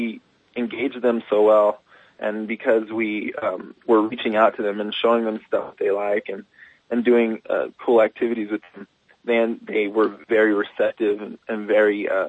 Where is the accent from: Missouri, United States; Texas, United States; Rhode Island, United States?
Texas, United States; El Paso; that's how I grew up in El Paso, very, very dangerous area and very, I call it like hood and gangster.